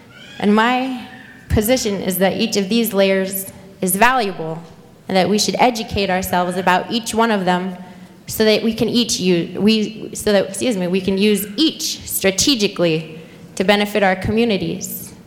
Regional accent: Anchorage, Alaska, United States; growing up in Anchorage, I felt like I had no connection to the land and that I wasn't native enough to meet other Alaska Native standards of natives.

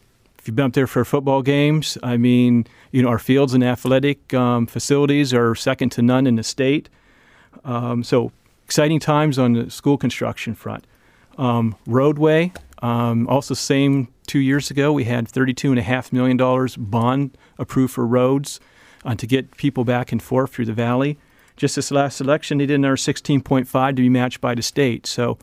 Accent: Minnesota, United States; I came from Minnesota, and the area I was with, just north of Twin Cities, was really fast growing for 12 years.

